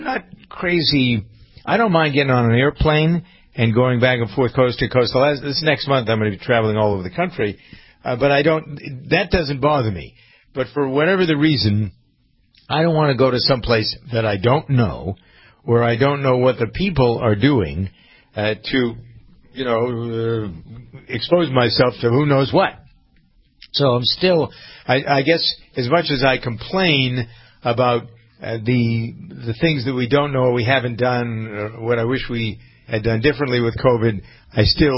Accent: Framingham, Massachusetts, United States; I mean, most communities I know in Framingham, my hometown.

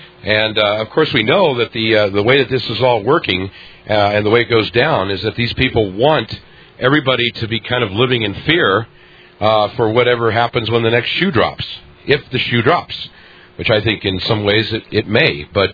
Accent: Denver, Colorado, United States; the conservative radio market here in my hometown of Denver

